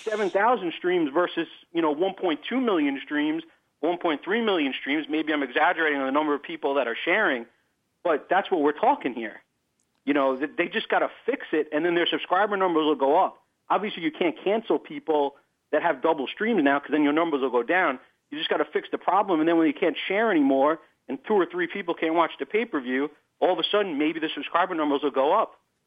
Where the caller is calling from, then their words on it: New York, United States; from Long Island.